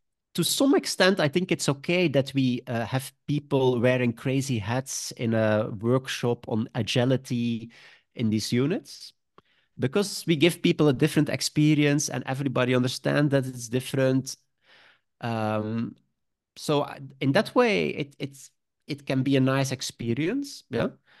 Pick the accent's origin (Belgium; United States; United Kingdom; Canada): Belgium; Sint-Niklaas, Flanders; English is a second language; I grew up in Sint-Niklaas, city of 50,000 people in Belgium. I come from a family with a lot of teachers.